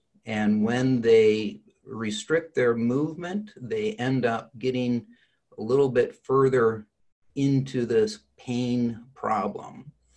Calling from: Grand Rapids, Michigan, United States; I'm talking from Grand Rapids today.

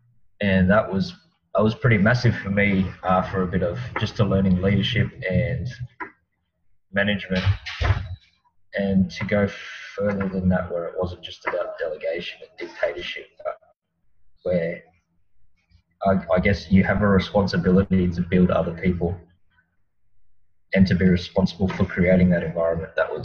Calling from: Sydney, New South Wales, Australia; We are out in Sydney, Australia.

